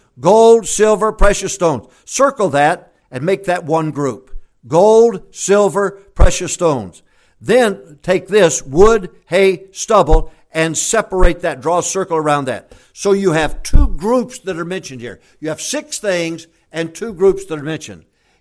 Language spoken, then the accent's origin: English; Texas, United States; I'm from Texas. Talk to me. Talk to me. You can always tell a Texan.